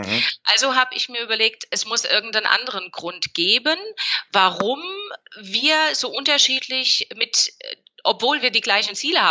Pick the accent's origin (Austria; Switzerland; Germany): Germany; Hesse; Ich komme in der Nähe aus Frankfurt